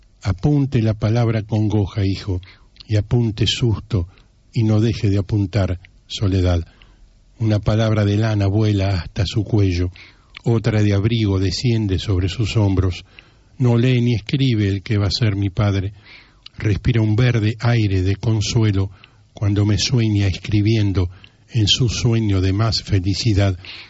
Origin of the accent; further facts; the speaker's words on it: Buenos Aires, Argentina; born there; Yo nací en el Abasto